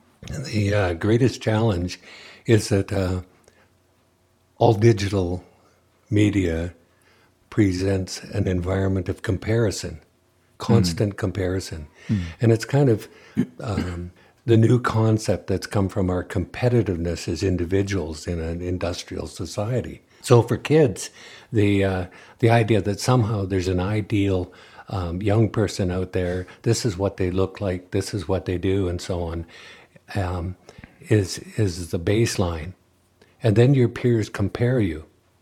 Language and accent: English; Victoria, British Columbia, Canada; I grew up in Victoria